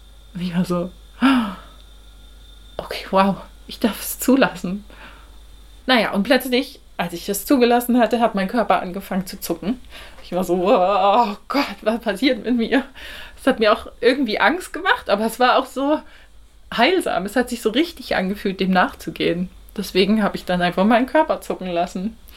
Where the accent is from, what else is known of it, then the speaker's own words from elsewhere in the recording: Bavaria, Germany; ich bin in Bayern aufgewachsen, war auf einer katholischen Mädchenschule